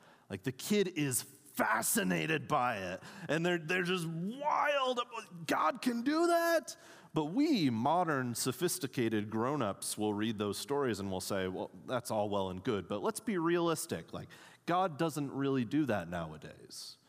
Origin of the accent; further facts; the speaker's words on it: Wheaton, Illinois, United States; I grew up in Wheaton, Illinois, a suburb of Chicago that is sometimes referred to as the Vatican of evangelicalism.